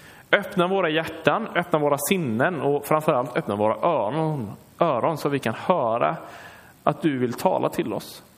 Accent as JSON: {"language": "Swedish", "town": "Skede", "region": "Jönköping County", "country": "Sweden", "said": "De bor i Skede. Någon som vet var Skede ligger någonstans? Några stycken. Där kommer jag ifrån."}